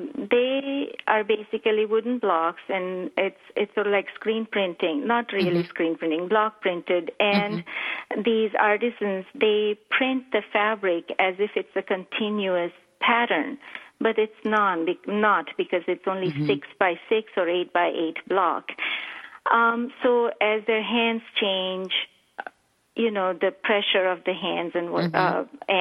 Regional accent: Mumbai, Maharashtra, India; And I grew up in Mumbai, which is really warm city.

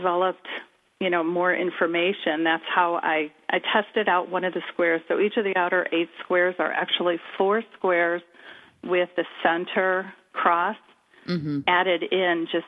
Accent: Chicago, Illinois, United States; And since I'm from Chicago and have a lot of memories of that building

